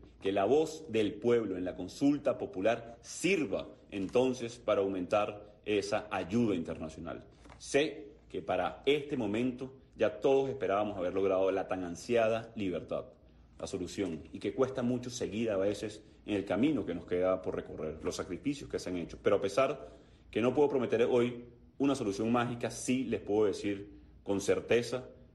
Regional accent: Venezuela

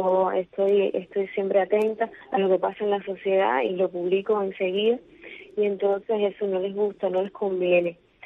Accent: Cuba; porque soy cubana

